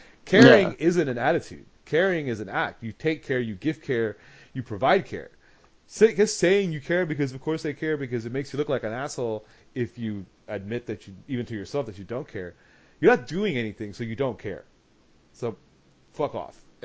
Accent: Houston, Texas, United States; It's 30 miles outside of Houston. We're both from Houston.

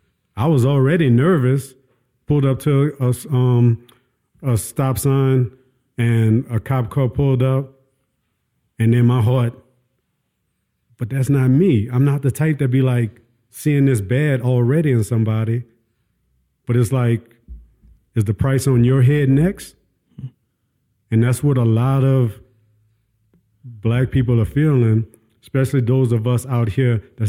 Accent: New Orleans, Louisiana, United States; I'm from Louisiana, from New Orleans. I get comfortable with you, that's coming out.

